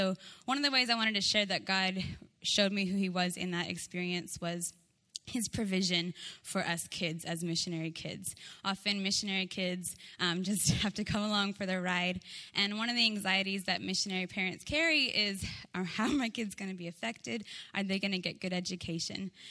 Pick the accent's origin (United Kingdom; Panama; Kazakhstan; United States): Kazakhstan; also born or lived in Australia; My two parents and two sisters, we grew up in Central Asia, so in a country called Kazakhstan.